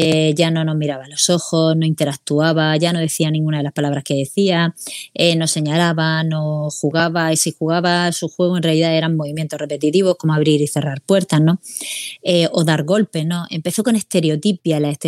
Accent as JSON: {"language": "Spanish", "region": "Region of Murcia", "country": "Spain", "said": "Bueno, atípico también, que somos de Murcia, ¿no?"}